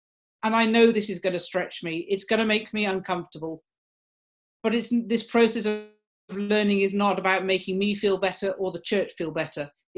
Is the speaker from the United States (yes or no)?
no; United Kingdom; As a British person, I'm very obvious, and it's very obvious just in the way I speak, that I carry that heritage of British colonialism with me.